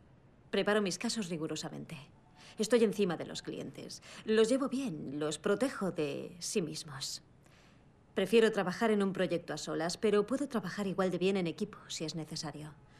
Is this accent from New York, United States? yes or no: no; Los Angeles, California, United States; born there; Nací aquí, en Los Ángeles.